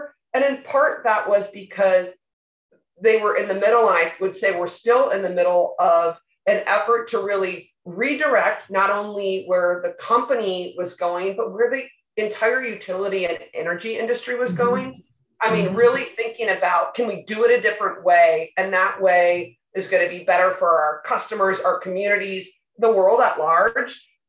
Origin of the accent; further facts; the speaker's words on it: Chaska, Minnesota, United States; So, actually I grew up in Chaska, primarily Chanhassen, Chaska area. And I married the same guy that I went to my junior and senior high school prom with. And we still live in Chaska. So we're really kind of rooted in the community